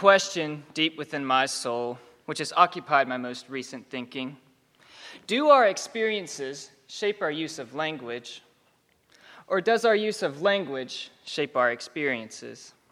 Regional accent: Virginia, United States; I grew up in Martinsville, Virginia, a decaying factory town in the southwestern part of the state. Well, I actually didn't grow up in Martinsville. Rather, my family and I call Henry County home

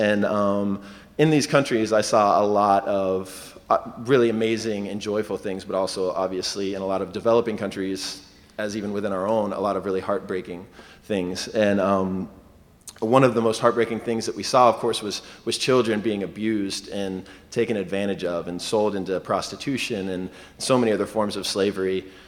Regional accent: Georgia, United States; never had barely even left my home state of Georgia, and then just flew to Africa for a year.

